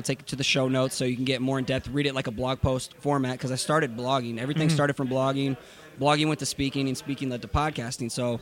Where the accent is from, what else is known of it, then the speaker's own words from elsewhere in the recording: Iowa, United States; I am from Iowa.